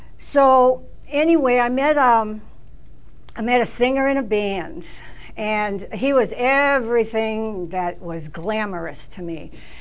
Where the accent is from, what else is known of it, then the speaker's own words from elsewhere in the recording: Boston, Massachusetts, United States; I'm from Boston, so it's cold. It's cold in Boston in the winter. So I'm from the city